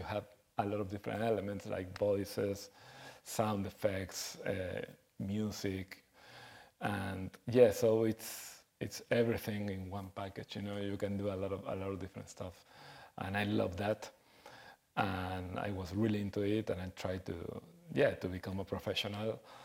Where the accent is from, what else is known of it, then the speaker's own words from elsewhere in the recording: Argentina; moved away as an adult; And I started working in radio in Buenos Aires because I'm from Argentina. Then, when I was 21, I moved to Mexico City because just to explore a different country.